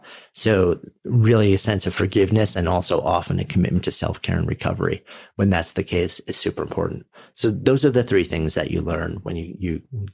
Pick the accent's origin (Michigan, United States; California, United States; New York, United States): New York, United States; and being a New Yorker, you know, in the most intimate and upfront way with the truth of mortality